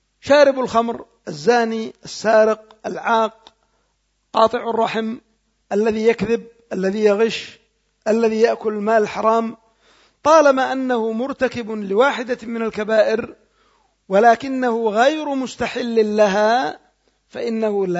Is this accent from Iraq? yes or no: no; Yemen; مثل ما يقال عندنا في اليمن دغدغ جمل